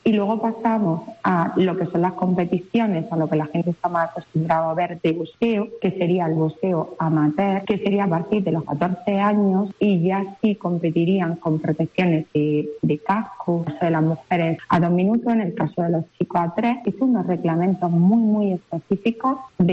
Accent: Almería, Andalusia, Spain; Yo soy del barrio de Los Ángeles, de Almería.

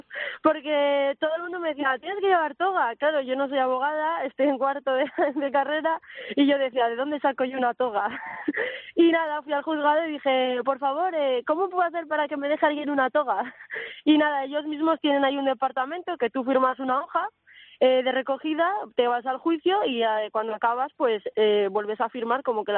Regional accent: León, Castile and León, Spain; now in Vigo, Spain; soy estudiante de Derecho, soy de León y bueno, me vine a acabar la carrera aquí a Vigo.

